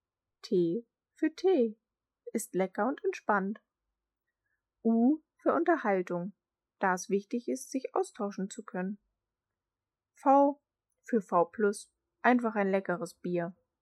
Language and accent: German; Fallersleben, Lower Saxony, Germany; F für Fallersleben, weil es einfach meine Heimat ist und ich diesen Ort liebe.